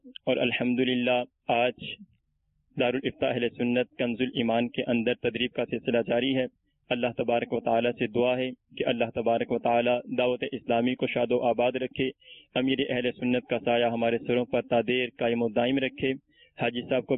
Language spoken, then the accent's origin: Urdu; Pakpattan, Punjab, Pakistan; اور میرا تعلق پاک پتن شریف سے ہے.